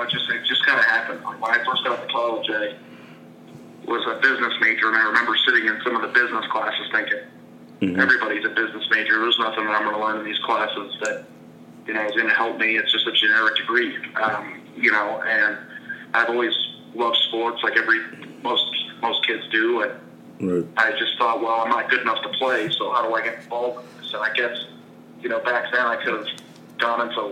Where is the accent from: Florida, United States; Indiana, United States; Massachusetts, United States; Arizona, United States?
Arizona, United States; Phoenix; I grew up in Phoenix, so I'm not really used to it yet.